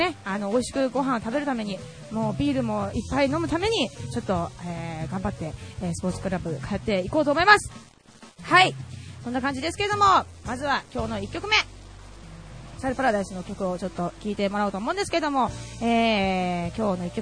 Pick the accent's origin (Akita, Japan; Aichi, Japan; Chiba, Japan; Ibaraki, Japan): Chiba, Japan; うちの実家、千葉なんですけど、千葉の私の実家に2年ぐらい